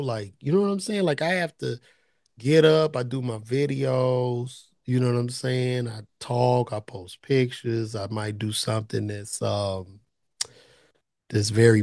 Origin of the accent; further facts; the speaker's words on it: Chicago, Illinois, United States; I'm from the South Side of Chicago, blue collar city. It was just about getting a job.